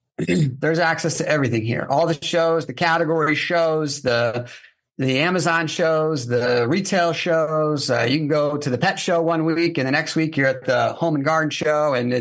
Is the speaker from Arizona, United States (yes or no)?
no; St. Louis, Missouri, United States; moved away as an adult; also born or lived in Columbus; now in Las Vegas, United States; Yeah, I grew up in St. Louis and then moved to Columbus to go to school.